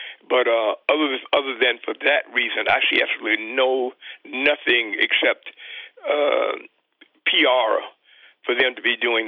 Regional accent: Tuskegee, Alabama, United States; I grew up in Tuskegee, Alabama. Fortunately, I grew up in a county that was about 90% black.

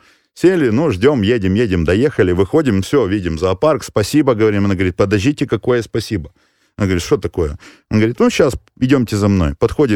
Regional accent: Chișinău, Moldova; Откуда вы, спрашивают? Мы из Кишинева.

